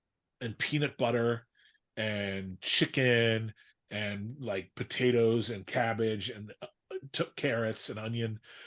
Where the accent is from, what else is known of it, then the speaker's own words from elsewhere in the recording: New Jersey, United States; I'm from the Northeast. I'm from New Jersey, okay?